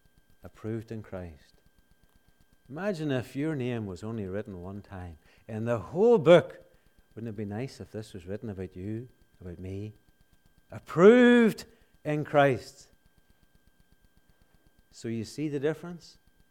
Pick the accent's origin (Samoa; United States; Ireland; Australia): Ireland; I have a great respect for a man that I grew up hearing in Ireland.